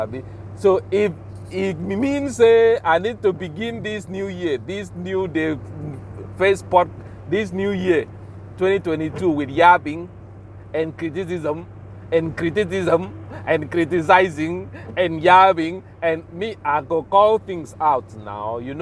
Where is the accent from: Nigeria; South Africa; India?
Nigeria; I'm from Nigeria and I know how we are suffering.